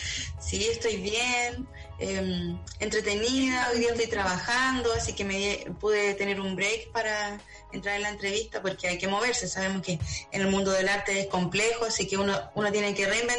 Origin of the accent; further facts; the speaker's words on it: Chile; born there; yo nací en Chile, mi mamá es brasilera, es una mujer negra, migrante. Yo vengo de una familia multicultural, multirracial